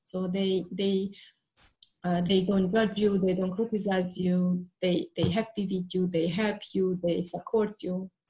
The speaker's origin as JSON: {"language": "English", "country": "Hungary", "tie": "born or raised there", "said": "So when I grew up, it was a communist regime"}